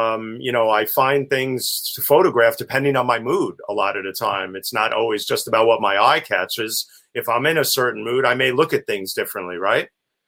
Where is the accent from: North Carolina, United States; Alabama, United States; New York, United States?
New York, United States; New York City; now in Upstate New York, United States; I grew up in Greenwich Village and living in the village for many, many years before moving upstate here, up north.